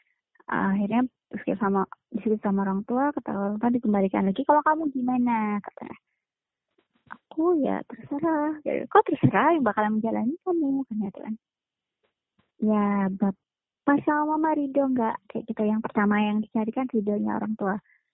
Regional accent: Palembang, South Sumatra, Indonesia; Aku orang Palembang dan dia orang Madura.

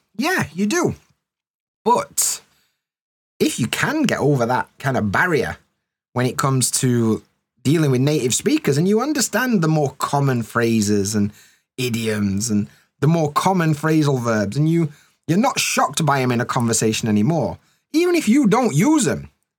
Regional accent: Yorkshire and the Humber, United Kingdom; I'm from Yorkshire. My accent is hard to understand.

